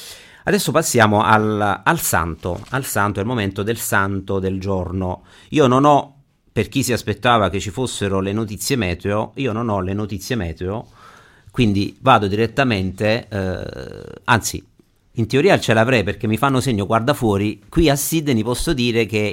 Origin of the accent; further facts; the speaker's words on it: Campania, Italy; Io, che sono napoletano, ricordo che il paese vicino al mio paese natale